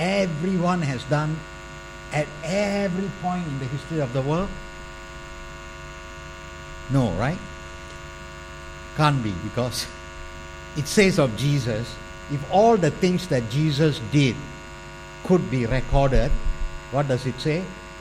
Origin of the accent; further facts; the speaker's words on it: Tai Seng, Singapore; I'm interested. I grew up in Tai Seng.